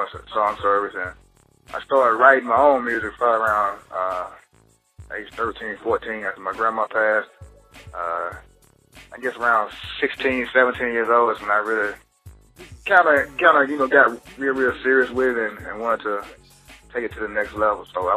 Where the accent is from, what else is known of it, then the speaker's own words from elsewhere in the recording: West Point, Mississippi, United States; Originally, man, I'm from Mississippi, man. A little small dot down in Mississippi, too, West Point. West Point, Mississippi, so... born and raised.